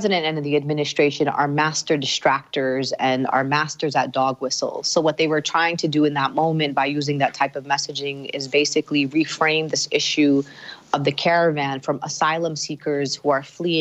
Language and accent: English; United States; As a person of faith and as an American, I was horrified.